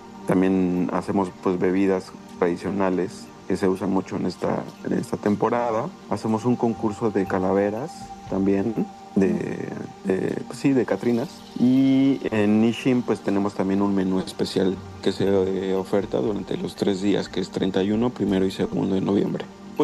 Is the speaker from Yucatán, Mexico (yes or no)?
no; Mexico City, Mexico; Yo tengo 9 años que vivo aquí en la península, yo soy de la Ciudad de México